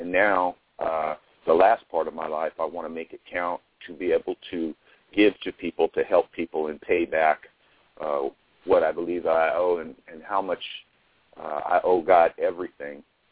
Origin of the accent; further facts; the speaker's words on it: Sacramento, California, United States; I was born and raised in Sacramento.